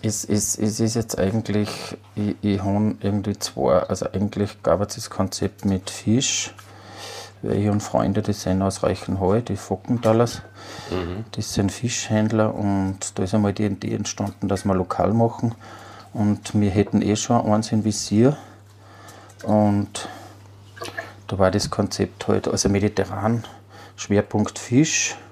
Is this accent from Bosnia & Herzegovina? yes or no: no; Salzburg, Austria; Nein, ich bin in Lungau aufgewachsen.